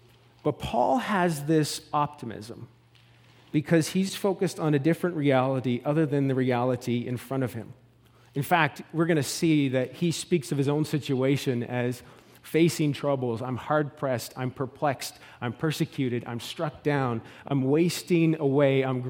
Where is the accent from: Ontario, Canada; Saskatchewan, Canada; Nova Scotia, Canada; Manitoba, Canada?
Nova Scotia, Canada; accent: East Coast; also born or lived in New Brunswick; In fact, many people call me a Newfie, even though I grew up in Nova Scotia, lived in New Brunswick